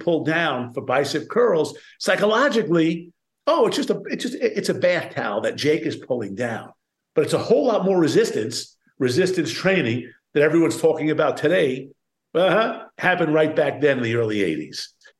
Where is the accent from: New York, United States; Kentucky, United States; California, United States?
New York, United States; Brooklyn; I grew up in Brooklyn, New York.